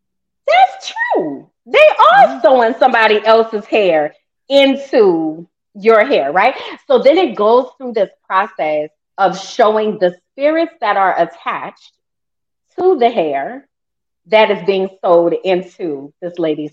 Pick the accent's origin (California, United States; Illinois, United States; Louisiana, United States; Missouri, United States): Louisiana, United States; New Orleans; Then I speak and you might hear my accent because I'm from New Orleans, right?